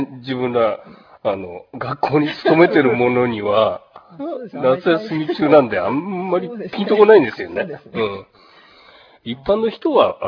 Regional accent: Asahikawa, Hokkaido, Japan; 自分もねあの内陸の旭川育ちなんで

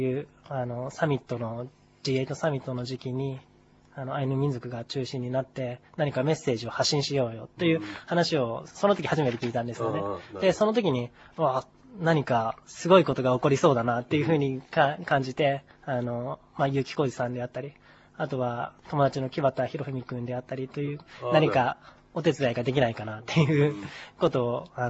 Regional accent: Sapporo, Hokkaido, Japan; 僕は出身が札幌だったので、田舎の高校に行って

